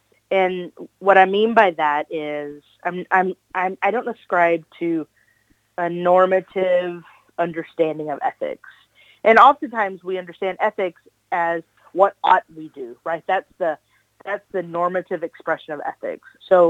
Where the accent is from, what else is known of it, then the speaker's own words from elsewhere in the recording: Texas, United States; because I was a really braggadocious Texan. You know, I moved from Texas to Chicago, didn't have a coat, wore t-shirts and jeans all the time